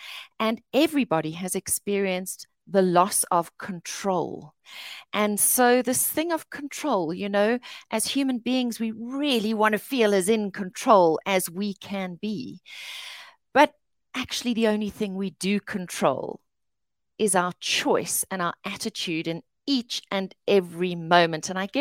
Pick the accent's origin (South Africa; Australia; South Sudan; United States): South Africa; I'm coming from South Africa